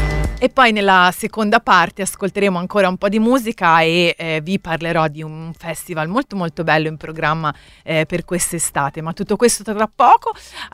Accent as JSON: {"language": "Italian", "town": "Pisa", "region": "Tuscany", "country": "Italy", "tie": "born or raised there", "said": "che sono cresciuta a Pisa"}